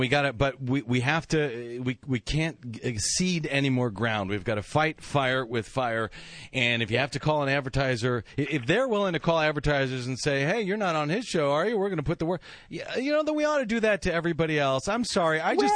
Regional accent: St. Louis, Missouri, United States; I'm from St. Louis, Missouri, originally.

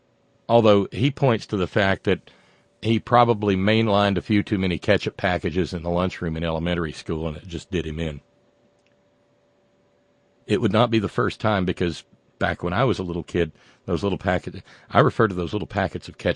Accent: West Sacramento, California, United States; when I was growing up in West Sacramento, California.

